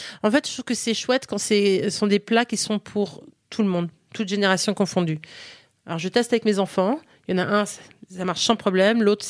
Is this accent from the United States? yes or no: yes; United States; first language fr; j'ai grandi aux États-Unis, mais on est resté une maison française à la maison, vraiment, et on revenait tous les étés.